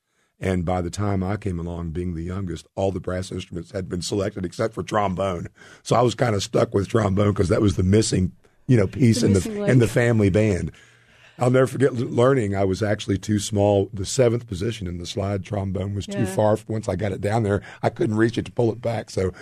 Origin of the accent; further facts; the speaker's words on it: Ada, Oklahoma, United States; Ada, Oklahoma, a little town in south central Oklahoma.